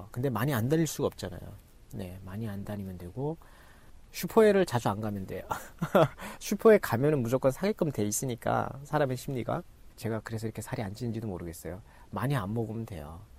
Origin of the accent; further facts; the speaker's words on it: North Korea; now in South Korea; 저 북한에서 왔는데요